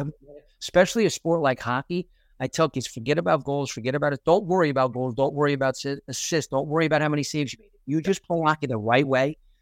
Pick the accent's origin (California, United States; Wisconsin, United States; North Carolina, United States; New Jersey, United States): New Jersey, United States; Brick; So I grew up in Brick.